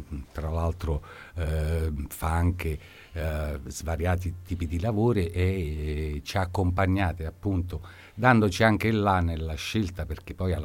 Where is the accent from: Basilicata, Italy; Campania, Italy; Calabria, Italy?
Basilicata, Italy; Lucano. Quindi saranno anche le comuni, diciamo, origini meridionali.